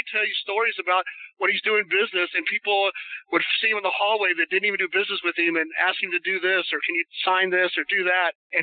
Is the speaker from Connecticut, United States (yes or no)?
no; San Antonio, Texas, United States; Well, I grew up in San Antonio, Texas